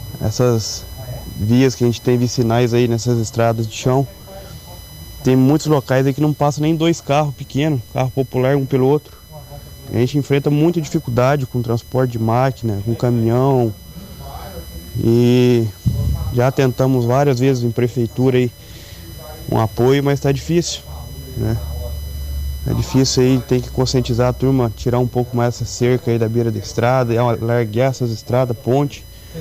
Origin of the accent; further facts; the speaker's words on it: Cruzeiro, Brazil; sou do município de Cruzeiro, sou produtor rural. Morei um tempo fora, e voltei para cá